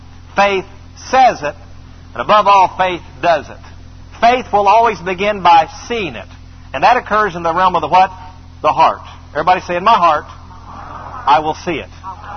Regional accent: the South, United States; I said, I'm from the South.

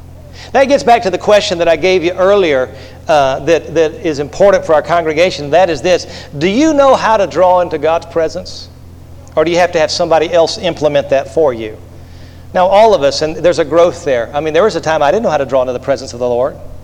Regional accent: Atlanta, Georgia, United States; See, I grew up in Atlanta, so, I mean, Statesboro is like falling off the edge of the world as far as I was concerned.

